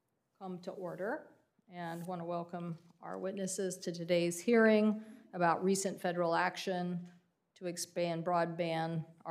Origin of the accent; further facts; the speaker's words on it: Washington, United States; The stories that I hear from my home state in Washington are heartbreaking.